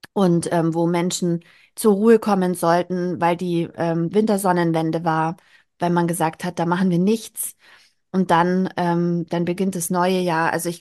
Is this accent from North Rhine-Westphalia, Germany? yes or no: no; Bavaria, Germany; ich bin ja aus Bayern. Ich bin aus Bayern